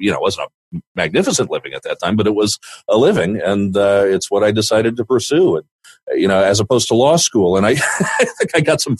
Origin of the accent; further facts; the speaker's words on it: Washington, District of Columbia, United States; now in Luxembourg; my wife took a job here about 7 years ago, and I'm from Washington, D.C. originally. And, you know, we keep a place there.